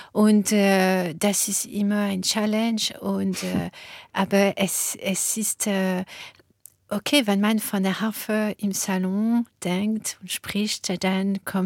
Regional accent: France; German is a second language; für mich als Französin, ja, die Laufbahn von der Familie aus Berlin nach Paris

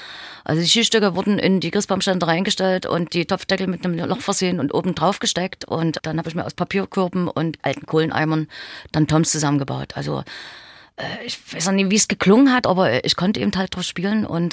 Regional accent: Dresden, Saxony, Germany; also ich bin auch wirklich richtig gebürtiger Dresdner

